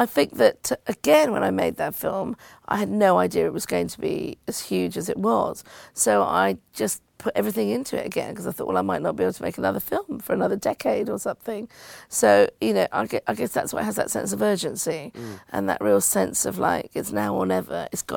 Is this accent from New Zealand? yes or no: no; England, United Kingdom; it's a celebration about being British and Asian. And what I really love about the film is that it really goes into the minutiae of how we negotiate different sides of ourselves, how we negotiate being Indian and being English